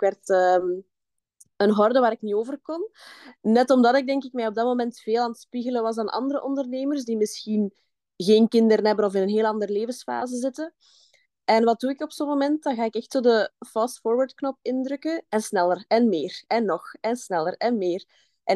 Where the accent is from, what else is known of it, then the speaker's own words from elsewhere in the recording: Belgium; Ik ben, zoals je kan horen, kom ik uit België.